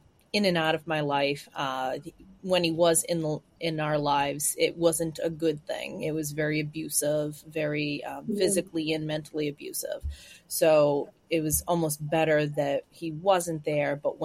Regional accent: Newburyport, Massachusetts, United States; also born or lived in Salisbury; So I'm from Newburyport. My parents were in the military, so we moved around a lot. We finally settled in Salisbury, Newburyport area.

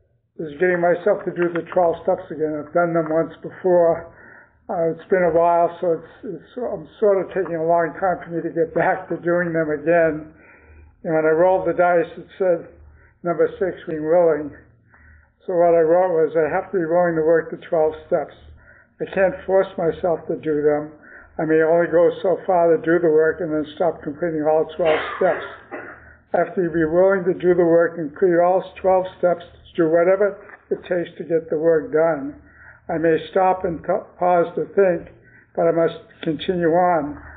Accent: New Hampshire, United States; I'm from Nashville, New Hampshire.

